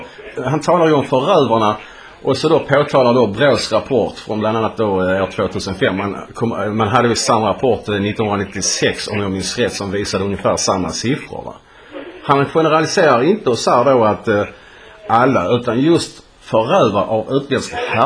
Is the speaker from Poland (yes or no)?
yes; Poland; Swedish is a second language; now in Sweden; Nu är jag själv invandrare, så det är inte det jag är då polack.